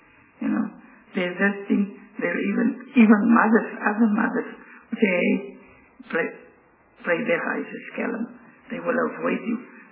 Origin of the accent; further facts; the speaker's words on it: Beaufort West, Western Cape, South Africa; I'm from Beaufort West, but I taught 16 years in Cape Town, 11 years in Vandenberg, Silver Stream.